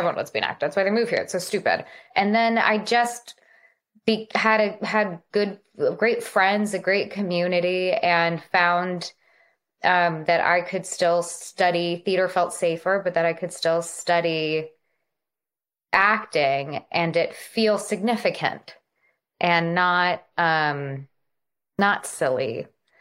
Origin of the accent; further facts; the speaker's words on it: Los Angeles, California, United States; I was born and raised in the Valley. I was raised everywhere in the Valley. We covered quite a span of the San Fernando Valley in Los Angeles.